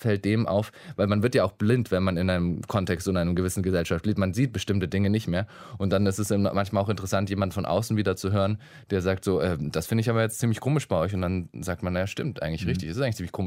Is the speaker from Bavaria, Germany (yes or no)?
yes; Bavaria, Germany; meine Eltern beide nicht von dort sind, wo ich aufgewachsen bin, nämlich in so einem kleinen bayerischen Dorf.